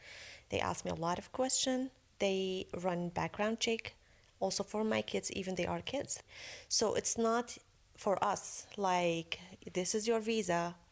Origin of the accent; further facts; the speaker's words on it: Syria; English is a second language; I am from Syria and I didn't change my culture. I integrate very well.